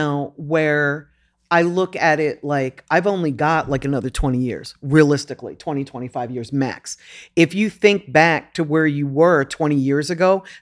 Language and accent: English; Philadelphia, Pennsylvania, United States; I'm from Philly. I'm really going to get nailed to the cross.